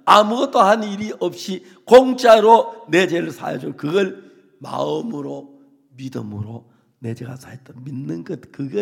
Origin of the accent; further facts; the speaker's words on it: South Korea; 한국 사람으로서는 제가 처음으로